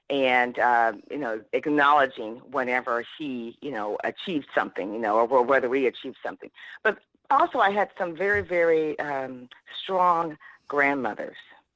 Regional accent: Vallejo, California, United States; born there; Well, I was born in California, a city by the name of Vallejo, California, near San Francisco.

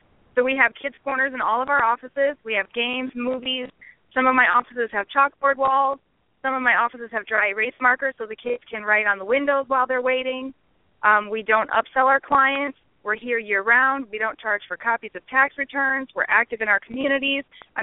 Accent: Wisconsin, United States; now in Chesapeake, United States; I'm originally from Wisconsin, but I've been here in the Chesapeake, Virginia area since 1997, so I'm as good as native.

